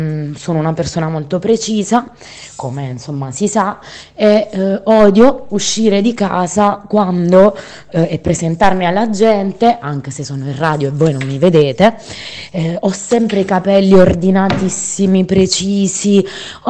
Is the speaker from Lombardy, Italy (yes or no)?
yes; Bergamo, Lombardy, Italy; come voi sapete che vengo da Bergamo Alta